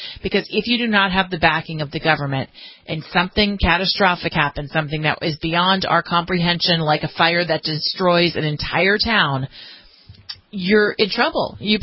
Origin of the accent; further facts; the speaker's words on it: California, United States; This one from my home state of California, and again, a follow-up to the campfire.